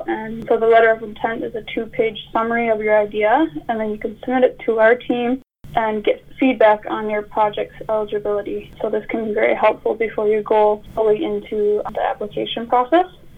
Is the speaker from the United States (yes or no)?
no; Makkovik, Newfoundland and Labrador, Canada; Yeah, I am from Mokovic. … I moved to St. John's for post-secondary.